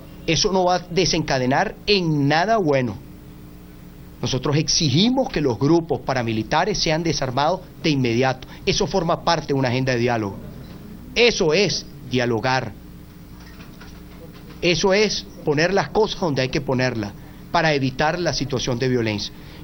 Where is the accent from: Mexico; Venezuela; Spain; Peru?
Venezuela; Como venezolanos, tenemos el derecho de hacerla.